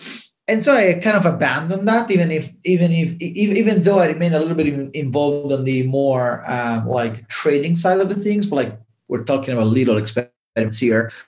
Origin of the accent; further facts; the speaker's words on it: Italy; English is a second language; moved away as an adult; also born or lived in United Kingdom; now in United States; And I moved to California from Italy via the UK to get my MBA at UC Berkeley.